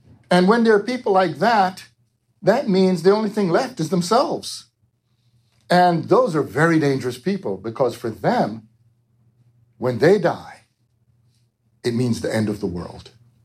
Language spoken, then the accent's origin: English; New York, United States; also born or lived in Jamaica; As I said, I was born in Jamaica. I grew up in New York.